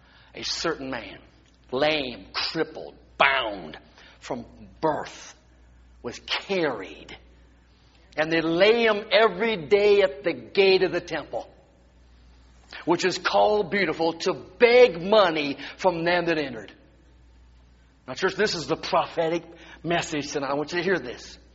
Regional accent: United States; I am an American. I have a USA passport. I thank God I am American.

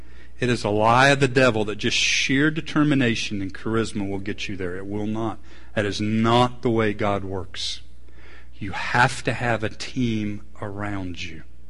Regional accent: Atlanta, Georgia, United States; I grew up in the South, but I grew up in Atlanta, which is not the South, okay? I lived in the suburb where you had no chickens in our backyard.

